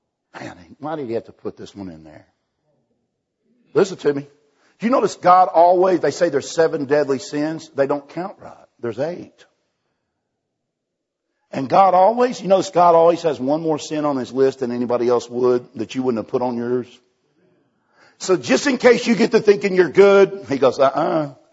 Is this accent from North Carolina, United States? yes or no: no; Texas, United States; now in Alabama, United States; Back where I live in Alabama now. But I'm from Texas, and that's what we call it over here, too.